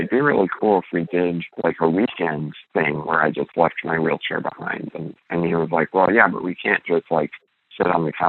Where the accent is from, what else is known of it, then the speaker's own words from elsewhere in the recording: Florida, United States; and then we're originally from Florida, and so taking like road trips down there.